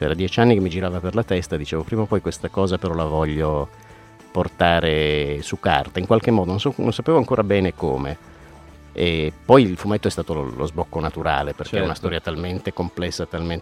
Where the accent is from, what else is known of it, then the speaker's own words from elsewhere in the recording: Nuoro, Sardinia, Italy; moved away as an adult; now in Turin, Italy; Sì, io diciamo sono un sardo barbaricino, sono arrivato a Torino di Nuoro, sono arrivato a Torino nell'81.